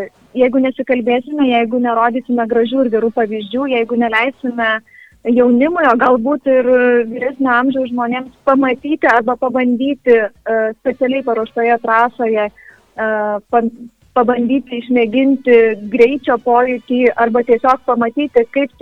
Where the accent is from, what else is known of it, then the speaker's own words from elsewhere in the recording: Alytus, Alytus County, Lithuania; Aš kaip alytiškė, kaip jaunosios kartos vis dar atstovė